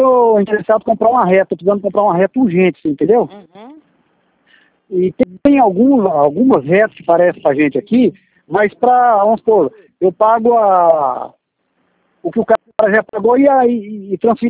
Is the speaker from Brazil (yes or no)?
yes; São Paulo, Brazil; eu sou lá do São Paulo